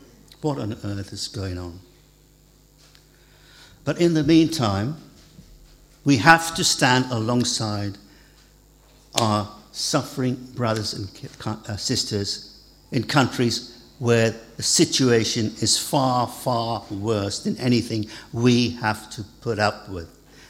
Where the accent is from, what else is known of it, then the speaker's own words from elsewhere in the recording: Ireland; I'm Irish.